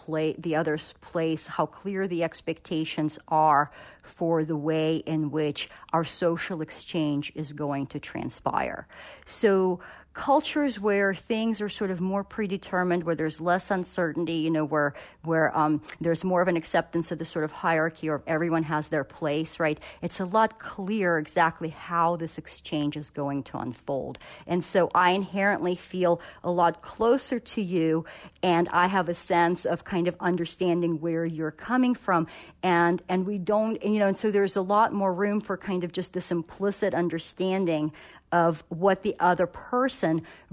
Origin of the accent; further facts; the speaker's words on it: Russia; English is a second language; now in United States; when I first came to the U.S., like before I kind of lost my accent and people, didn't know immediately I was from Russia.